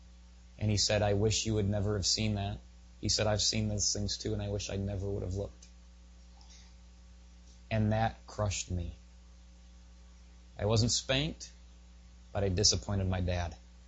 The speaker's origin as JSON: {"language": "English", "town": "Pepin", "region": "Wisconsin", "country": "United States", "tie": "born or raised there", "said": "I grew up in the Pepin, Wisconsin area, Lake Pepin. It's on the Mississippi River."}